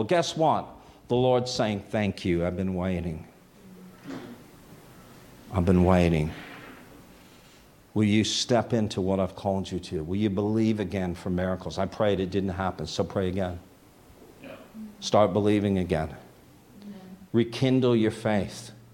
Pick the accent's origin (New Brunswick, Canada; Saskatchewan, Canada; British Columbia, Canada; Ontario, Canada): Ontario, Canada; Toronto